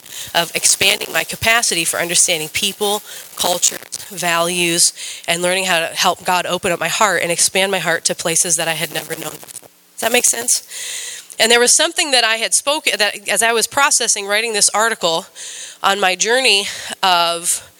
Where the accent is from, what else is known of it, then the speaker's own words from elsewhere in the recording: Ohio, United States; I grew up in Northeast Ohio where the diversity factor there was that we lived amongst Amish.